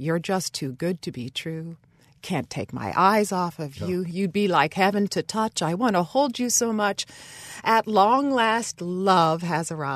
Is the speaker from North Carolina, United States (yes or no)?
no; Platte, South Dakota, United States; born there; Yeah, I was born in Platte, South Dakota, a small town, farming community.